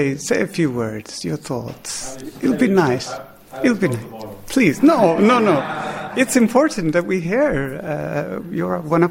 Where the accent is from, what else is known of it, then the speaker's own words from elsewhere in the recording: India; also born or lived in London, United Kingdom; because I was born in London. I went to India at the age of 6 months. Then I went to London at the age of 6 years. Then my father died. Then I went back to India. And then I eventually, at 16, I went back to England